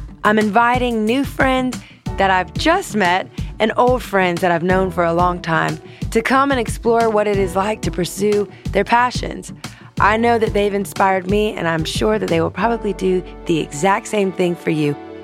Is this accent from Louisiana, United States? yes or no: yes; Louisiana, United States; For sure. I grew up in Louisiana and I wanted to be a counselor at one point